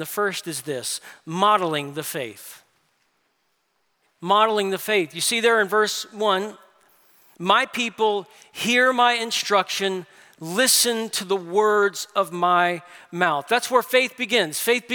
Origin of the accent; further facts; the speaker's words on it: New Orleans, Louisiana, United States; I grew up in New Orleans